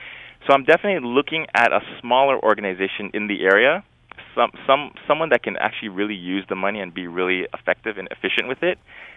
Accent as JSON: {"language": "English", "town": "Toronto", "region": "Ontario", "country": "Canada", "tie": "born or raised there", "said": "And, you know, growing up in Jane and Finch, I had a pretty typical Canadian childhood."}